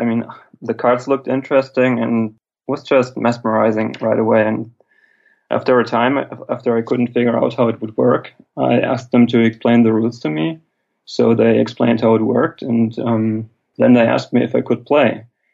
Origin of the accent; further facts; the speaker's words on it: Cologne, North Rhine-Westphalia, Germany; born there; English is a second language; now in Aachen, Germany; That's the place I was born in 1981, but I moved to Aachen for my studies.